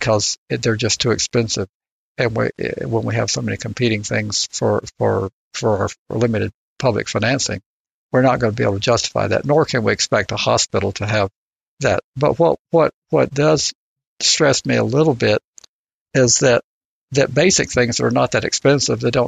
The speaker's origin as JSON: {"language": "English", "region": "Georgia", "country": "United States", "tie": "born or raised there", "said": "my hometown over in Newton County, Georgia, they have a nice general hospital, about 100 beds"}